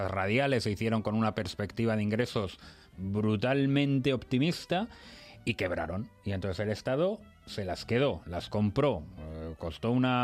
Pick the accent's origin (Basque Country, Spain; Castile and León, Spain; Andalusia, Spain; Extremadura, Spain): Castile and León, Spain; Valladolid; Hombre, yo soy de Valladolid